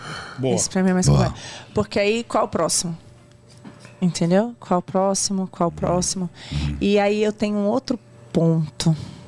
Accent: Brasília, Federal District, Brazil; Eu passei minha adolescência em Brasília

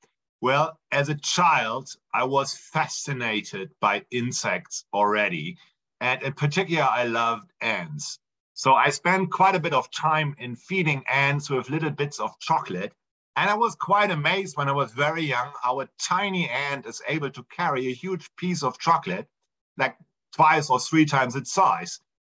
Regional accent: Berlin, Germany; And I didn't want to leave my hometown in Berlin, Germany to study in, for example, in Würzburg with Bert Hölderblatt or other famous ant people. So I stuck in Berlin

